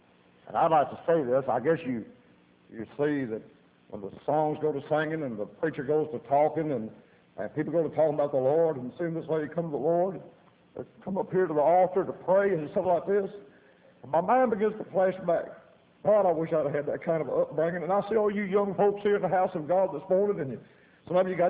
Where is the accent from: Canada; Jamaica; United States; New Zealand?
United States; Louisiana